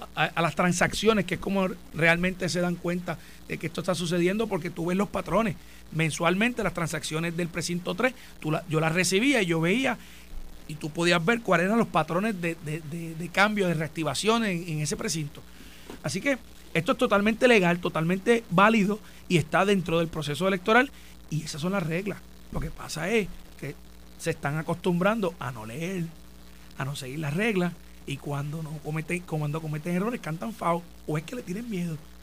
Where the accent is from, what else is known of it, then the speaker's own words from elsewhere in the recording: San Germán, Puerto Rico; El ejemplo clásico es la persona que tiene un domicilio en San Germán, por ser mi pueblo, pero tiene una residencia de playa en Cabo Rojo.